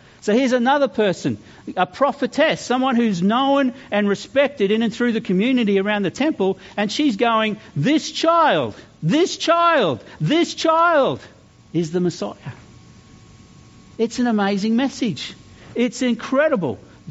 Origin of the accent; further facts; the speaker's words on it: Mount Gravatt, Queensland, Australia; it's not important for me that you all know I come from Mount Gravatt.